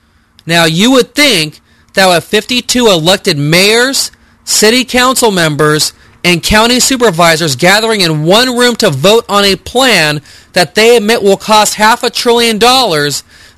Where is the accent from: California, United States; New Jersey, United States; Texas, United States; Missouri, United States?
California, United States; Pasadena; the population of my hometown, Pasadena.